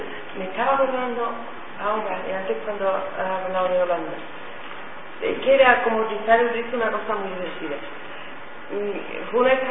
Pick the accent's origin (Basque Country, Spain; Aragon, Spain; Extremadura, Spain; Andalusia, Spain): Andalusia, Spain; Jerez de la Frontera; yo soy de Jerez, de la frontera